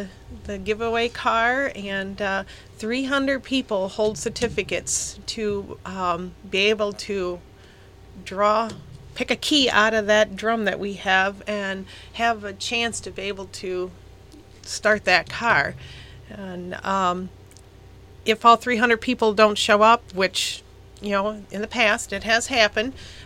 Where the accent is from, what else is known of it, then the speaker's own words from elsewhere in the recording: Harbor Beach, Michigan, United States; Well, I'm from Harbor Beach, and I love my town, and I do anything to help Kelly promote it.